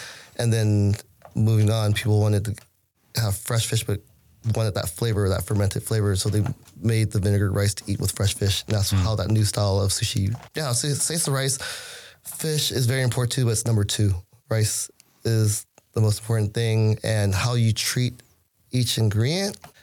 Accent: Sacramento, California, United States; that's what's really cool growing up in Sacramento and never leaving and seeing the whole food scene here change

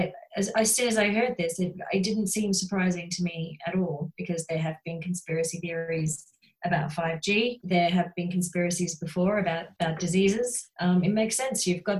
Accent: Australia; I don't know if you can tell, but I'm from Australia

